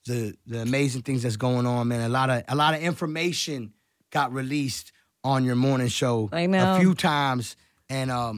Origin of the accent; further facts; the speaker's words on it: the South, United States; I'm from the South, too.